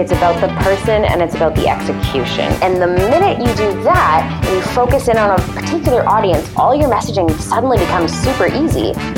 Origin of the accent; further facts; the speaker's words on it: Canada; accent: Canadian; also born or lived in Vancouver; now in Sydney, Australia; It is not an Australian accent. No, it is actually a Canadian accent. So I grew up in Canada. I went to school in Vancouver. I lived there for 6 years before I moved to Sydney about 4 years ago.